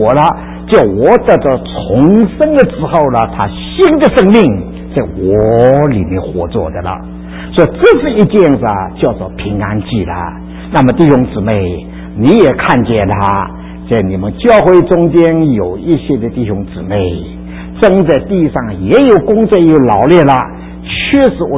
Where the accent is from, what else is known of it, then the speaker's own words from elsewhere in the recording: Shanghai, China; 我们上海人叫牛皮糖的，拉不断的啦，拉不断的啦